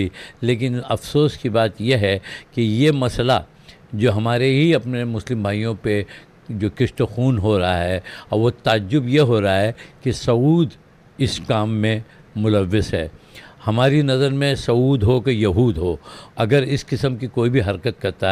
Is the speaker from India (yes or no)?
yes; India; ایک مسلم ہونے کے ناطے، ایک ہندوستانی ہونے کے ناطے، ایک انسان ہونے کے ناطے،